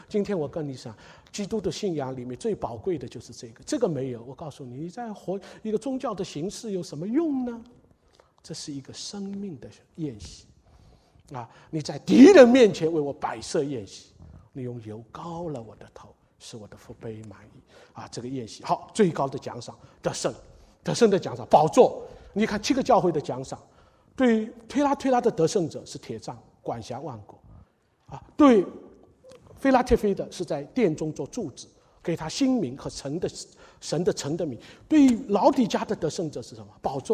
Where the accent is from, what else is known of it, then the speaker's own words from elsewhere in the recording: Shanghai, China; 是在一个我们上海人叫洋房了